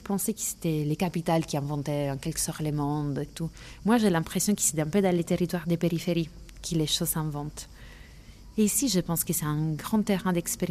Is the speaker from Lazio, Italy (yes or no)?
no; Lecce, Apulia, Italy; born there; French is a second language; also born or lived in Paris, France; j'ai 39 ans et je suis née à Lecce dans les Pouilles.